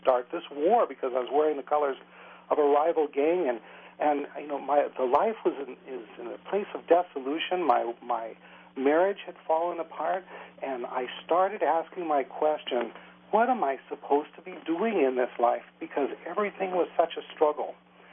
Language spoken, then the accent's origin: English; Los Angeles, California, United States; also born or lived in Minnesota; You know, I grew up in Los Angeles, then I moved to Minnesota after a short stint in the military in the Air Force